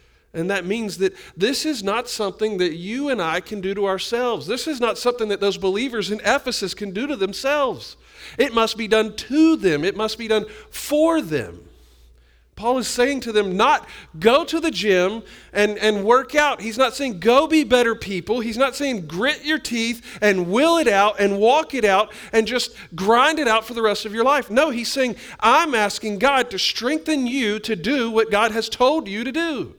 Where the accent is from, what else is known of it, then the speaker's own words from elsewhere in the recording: United States; I'm American, man. I've been places. I've done things.